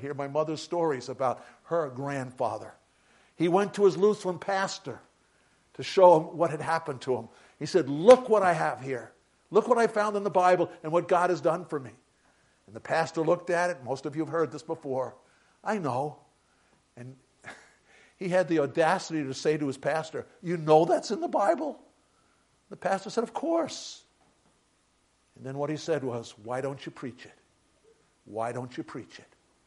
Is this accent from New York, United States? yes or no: yes; New York City, New York, United States; born there; Remember, I was born in Bay Ridge, Brooklyn, which was a Norwegian ghetto. If you spoke English, you were the foreigner on the streets of Bay Ridge back then.